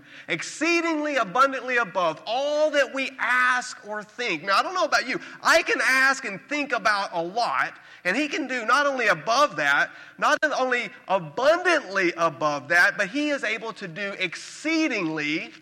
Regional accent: Arkansas, United States; Now, I'm from Arkansas, so I can't speak quickly, so you're going to have to listen quickly.

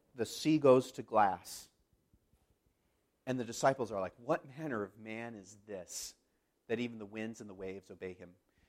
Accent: Arizona, United States; I'm from Arizona.

